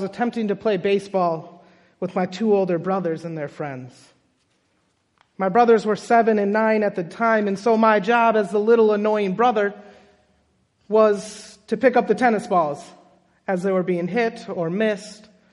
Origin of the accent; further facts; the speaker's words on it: Minnesota, United States; back in my home state of Minnesota